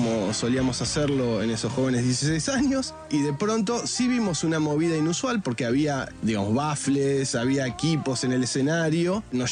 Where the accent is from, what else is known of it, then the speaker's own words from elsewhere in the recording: Mercedes, Buenos Aires Province, Argentina; Mercedes, una ciudad cercana a Buenos Aires, a 100 kilómetros, bastante grande ahora, actualmente. Es una ciudad, se puede decir que es una ciudad.